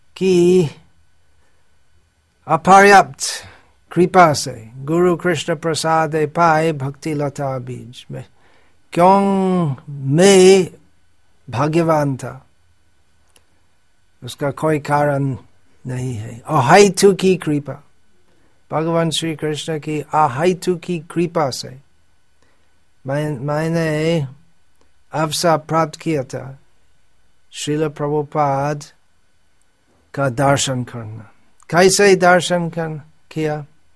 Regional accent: England, United Kingdom; born there; Hindi is a second language; moved away; मैं इंग्लैंड में जन्मा था मुझे

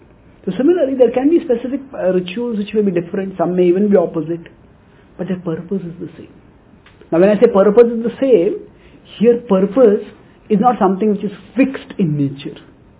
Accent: India; now in United States; Now I come from India, and whenever I drive a car, or whenever I go with somebody else in a car, I always, when I come from India to America, go from America to India

